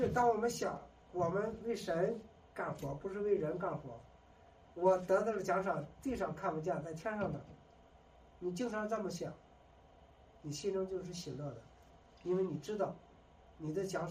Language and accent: Chinese; China; 我们中国人有一个中庸之道，特别喜欢和稀泥。